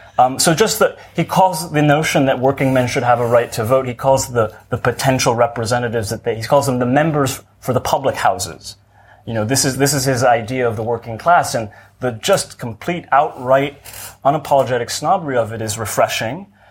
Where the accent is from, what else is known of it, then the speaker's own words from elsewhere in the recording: United States; Well, I'm an American, as you can tell.